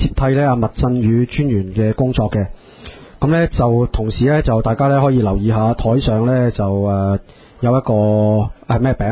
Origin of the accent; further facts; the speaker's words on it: Hong Kong; 我们中国人冬大过年